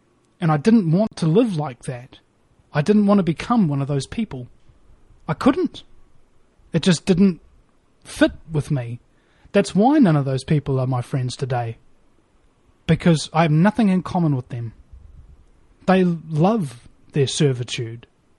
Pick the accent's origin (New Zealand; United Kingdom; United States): New Zealand; And this is another thing about being a New Zealander. And I'm the first New Zealander in the world, by the way, to have a radio show on real American radio stations.